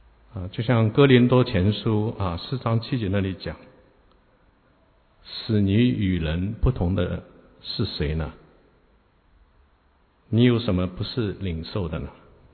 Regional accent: China; moved away; 记得以前在中国

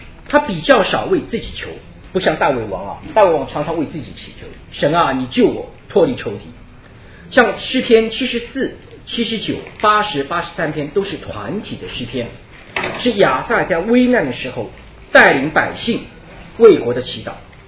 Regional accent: Shanghai, China; 我们上海人叫乓乓器啊

